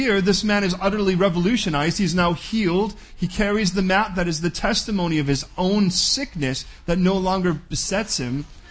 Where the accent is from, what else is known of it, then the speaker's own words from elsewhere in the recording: Chicago, Illinois, United States; Born and raised in Chicago, we had this little stand called Portillo's.